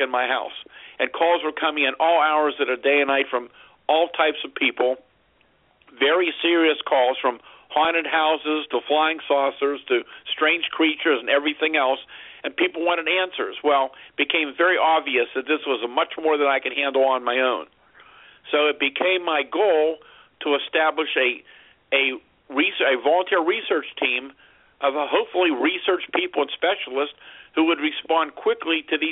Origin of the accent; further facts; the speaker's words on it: Greensburg, Pennsylvania, United States; We start out very small in my hometown of Greensburg, about 30 miles east of Pittsburgh